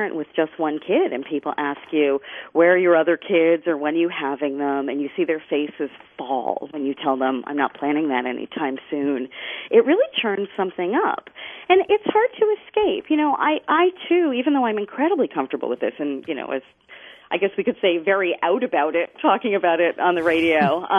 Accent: Cambridge, Massachusetts, United States; You know, I grew up in Cambridge, Massachusetts, so that's pretty, I think, familiar territory.

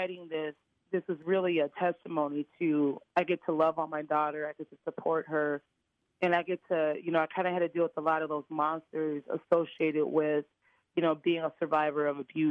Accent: Midwest, United States; I'm from the Midwest, you know.

